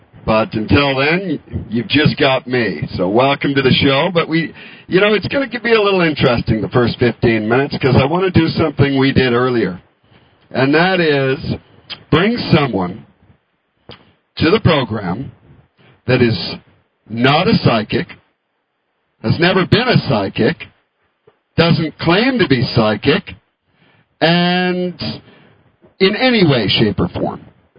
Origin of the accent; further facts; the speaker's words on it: Vancouver, British Columbia, Canada; born there; In fact, I was born in Canada, Vancouver.